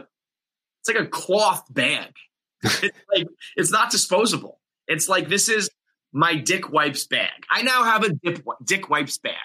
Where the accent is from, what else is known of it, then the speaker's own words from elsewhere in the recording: Ireland; just because I'm an Irishman and just a regular guy